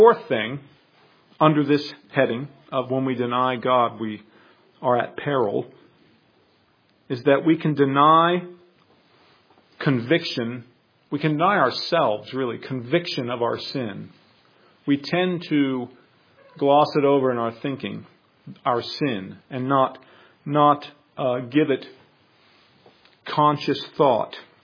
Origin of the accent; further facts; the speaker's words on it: United States; And as an American, I've learned to do that from a culture around me